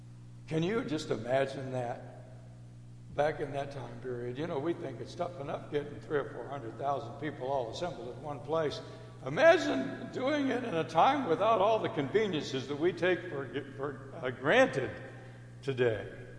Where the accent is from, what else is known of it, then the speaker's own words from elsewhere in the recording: San Antonio, Texas, United States; Certainly, kind of like, you know, growing up in San Antonio, all the local folks, we stayed away from downtown San Antonio during Fiesta Week.